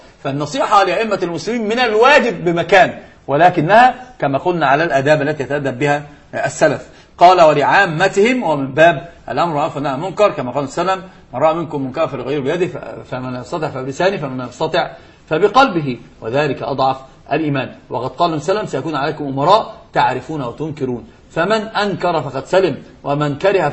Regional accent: Egypt; يعني ده اسمه العوجان عندنا في مصر بيتعوج فبيتعوج.

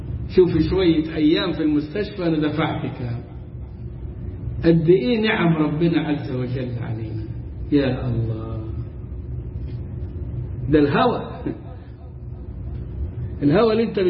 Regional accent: Egypt; accent: Egyptian; بلهجتنا المصرية

